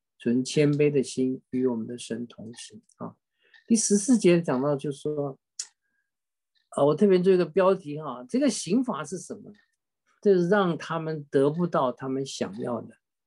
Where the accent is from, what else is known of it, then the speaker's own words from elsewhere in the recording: China; 当然我们中国人讲的各种享受啊，